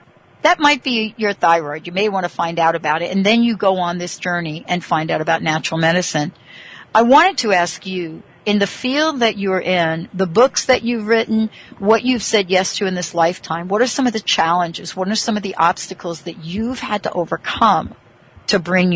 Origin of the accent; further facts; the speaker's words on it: East Coast, United States; I'm from the East Coast. Not sure that I understand what that is.